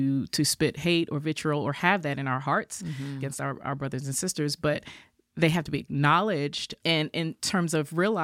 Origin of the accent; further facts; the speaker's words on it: New York, United States; And when I was growing up in New York, Puerto Ricans and Dominicans, you know, they had little wars